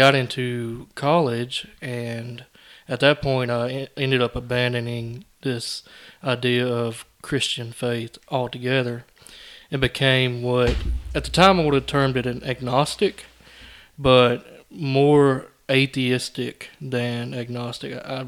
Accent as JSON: {"language": "English", "town": "Carrollton", "region": "Alabama", "country": "United States", "lives_now": "Vernon, United States", "said": "I'm originally from Carrollton, Alabama, and now I live here in Vernon, Alabama."}